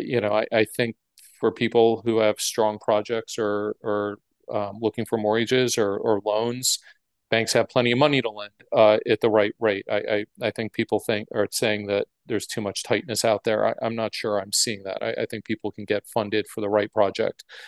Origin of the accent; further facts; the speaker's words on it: Detroit, Michigan, United States; and this is my background growing up in Detroit in an auto family